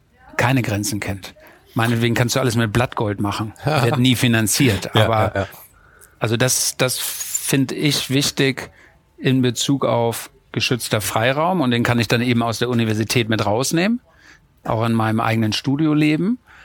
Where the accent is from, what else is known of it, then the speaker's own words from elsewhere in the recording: Hamburg, Germany; also als Hamburger hatte ich Kontakte zum Hamburger Hafen